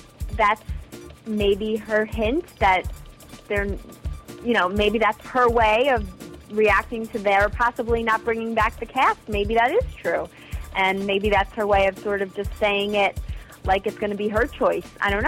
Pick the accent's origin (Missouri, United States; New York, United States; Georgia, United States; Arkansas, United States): New York, United States; Well, you know, as a New Yorker, I have to say I love the Hamptons.